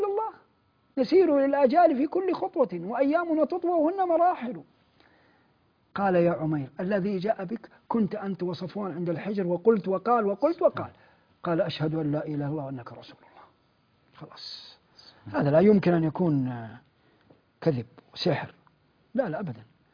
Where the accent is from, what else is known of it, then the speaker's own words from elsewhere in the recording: Mecca, Makkah Province, Saudi Arabia; أنا أعرف أناس عندنا في مكة